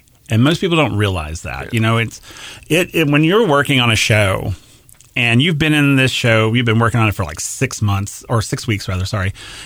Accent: Hempstead, Texas, United States; I grew up in a small town. I think my hometown was like 3,400 people.

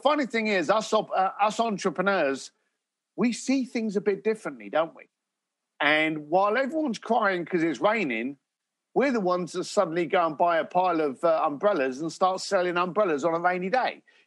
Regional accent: London, United Kingdom; Growing up in East London to what I thought was in a poor family

